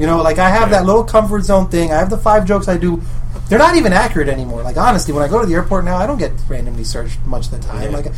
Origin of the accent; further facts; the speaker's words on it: South Miami, Florida, United States; I grew up. I'm from South Miami. I'm from, and I'm talking about the people I know.